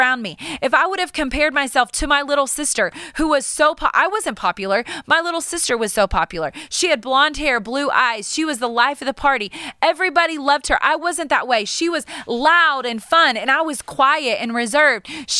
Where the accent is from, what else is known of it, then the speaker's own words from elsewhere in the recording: Hobbs, New Mexico, United States; I was born and raised in Hobbs, New Mexico. I'm surrounded by beautiful Mexicans, y'all.